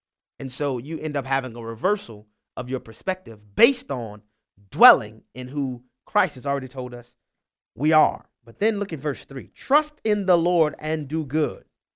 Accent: New Orleans, Louisiana, United States; Y'all know I'm from New Orleans.

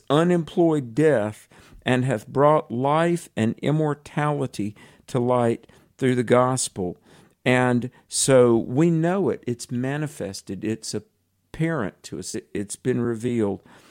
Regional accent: North Carolina, United States; Please pray for my home state of North Carolina.

